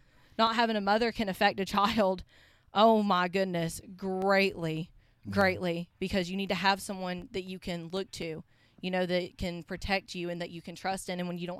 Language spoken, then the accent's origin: English; Chipley, Florida, United States; also born or lived in Brevard, United States; I feel like down in Florida, when we grew up in Chipley, Florida, everyone was very involved with their children.